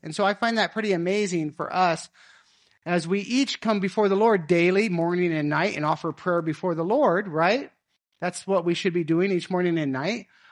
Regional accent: the West, United States; I grew up in the West, in the U.S., cowboys, right? And lots of ranches where I grew up, cattle ranches.

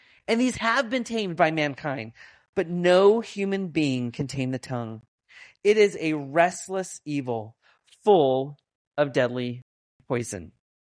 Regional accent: California, United States; We're from California, and that happens every year in California.

